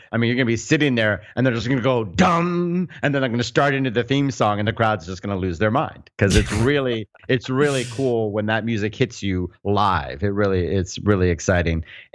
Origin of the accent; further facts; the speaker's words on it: Florida, United States; I grew up in Florida, so I know all sorts of people in Miami, and I have a friend in Jacksonville.